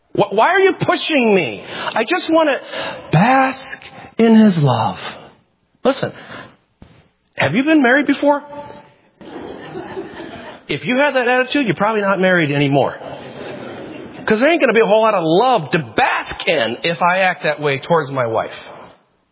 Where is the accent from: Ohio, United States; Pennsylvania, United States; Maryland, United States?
Ohio, United States; Toledo; Sorry to use the term ain't, but we're from Toledo, aren't we? Blue collar. We got no highfalutin people around here.